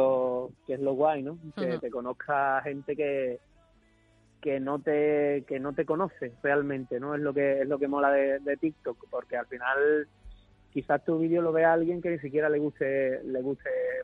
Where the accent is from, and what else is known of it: Cádiz, Andalusia, Spain